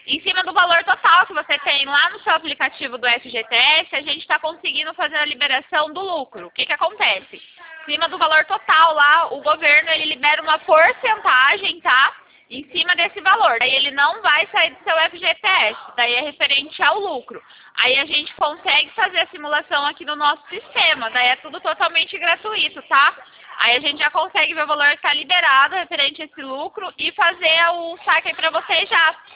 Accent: Cornélio Procópio, Paraná, Brazil; Eu sou de Cornélio Procópio.

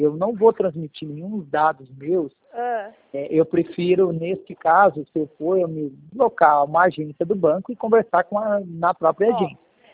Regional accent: Cascavel, Paraná, Brazil; Não, eu sou de Cascavel.

